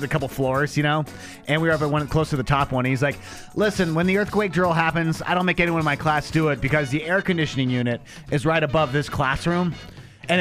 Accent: Long Beach, California, United States; I'm from Southern California. I'm from right outside of Los Angeles in a town called Long Beach.

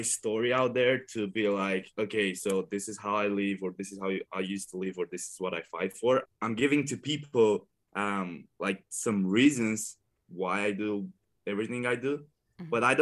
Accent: Romania; but I'm coming from Romania, from a poor village, and I grew up really happy.

